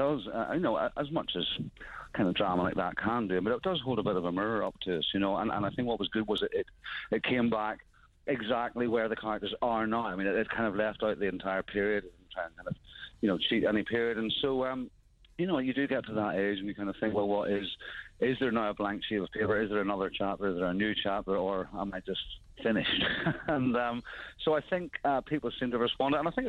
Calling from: Bethnal Green, London, United Kingdom; I'm calling from Bethnal Green, from an old electricity building

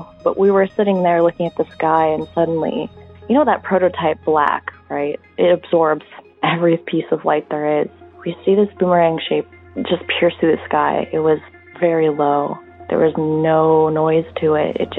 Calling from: Seattle, Washington, United States; I'm calling from Seattle, Washington.

